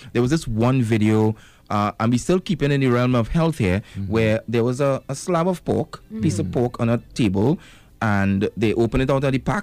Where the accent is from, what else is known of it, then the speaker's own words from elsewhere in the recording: Trinidad & Tobago; And people just tell me I'm not a Trinidadian because I've never tried this delicacy.